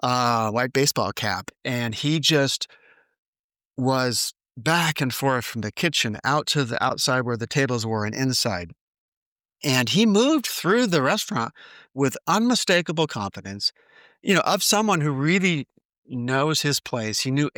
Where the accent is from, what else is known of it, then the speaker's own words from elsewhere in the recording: United States; I told him that I was from the United States and I'm a podcaster